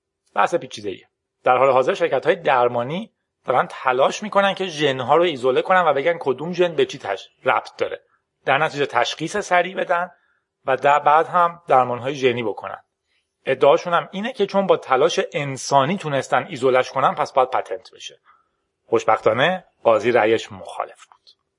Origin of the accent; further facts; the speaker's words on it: Iran; به هر حال ما ایرانیم، اونجا آلمانه.